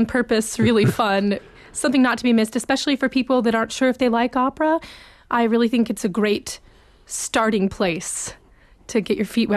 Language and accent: English; Jonesboro, Georgia, United States; moved away as an adult; I am. I'm from Georgia originally. Haven't lived there in 7 years, but originally born and raised there.